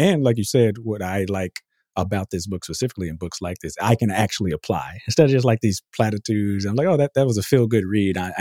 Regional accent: Austin, Texas, United States; Like, I'm from Austin. Like, I spent 10, 16 years

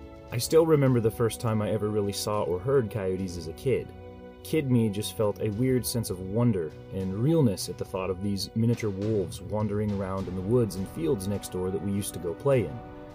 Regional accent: United States; But as an American, when I think of unique wildlife, I don't tend to think about North American animals.

